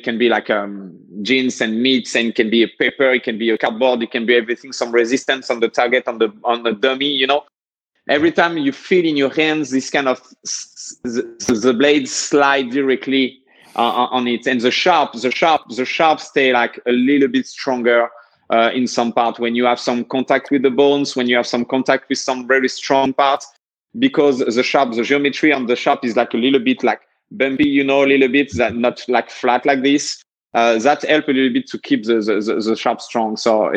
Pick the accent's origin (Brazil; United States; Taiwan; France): France; English is a second language; because we're from France and in France, all is forbidden.